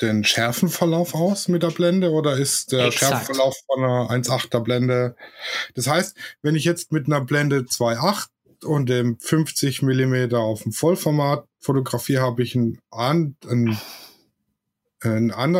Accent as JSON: {"language": "German", "region": "Baden-Württemberg", "country": "Germany", "said": "ich bin Schwabe"}